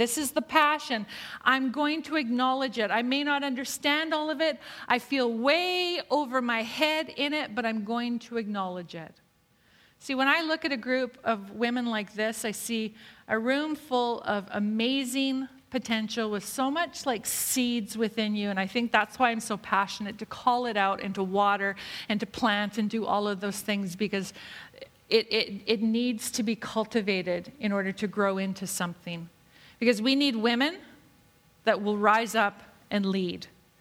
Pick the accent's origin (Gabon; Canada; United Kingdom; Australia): Canada; And really, as women, that really holds us back from leadership hugely. We're women and we're Canadian.